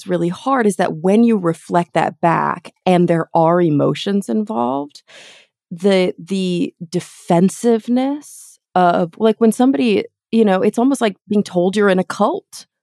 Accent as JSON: {"language": "English", "region": "Texas", "country": "United States", "tie": "born or raised there", "lives_now": "Los Angeles, United States", "said": "I was raised in Texas. I grew up in the, you know, the heart of the Bible Belt in North Texas, to a Mormon father. I left the church quite early."}